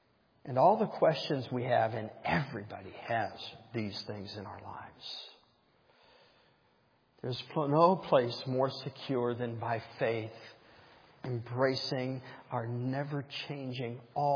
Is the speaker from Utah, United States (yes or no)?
no; Ohio, United States; in my mind's eye growing up in Ohio, the color of the sky as it's turned in swirling clouds.